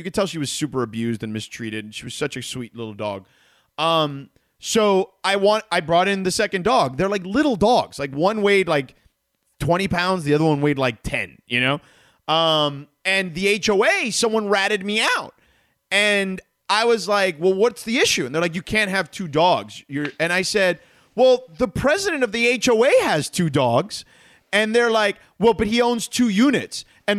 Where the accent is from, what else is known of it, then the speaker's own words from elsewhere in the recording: Miami, Florida, United States; And where I grew up in Miami in Coral Gables, not where I grew up because that's a rich part of town, where the University of Miami is, you can only paint your house a certain color.